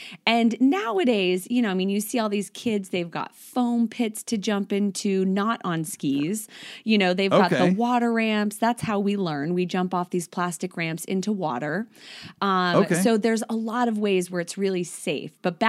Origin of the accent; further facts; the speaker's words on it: Lake Tahoe, California, United States; So I grew up in Lake Tahoe, California.